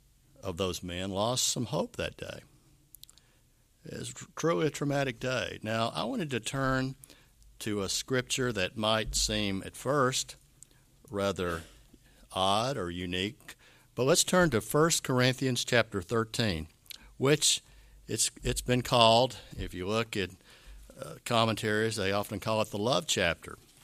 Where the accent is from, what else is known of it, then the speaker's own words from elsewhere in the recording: Tennessee, United States; You know, I grew up in Tennessee. Tennessee, what you'd call a border state.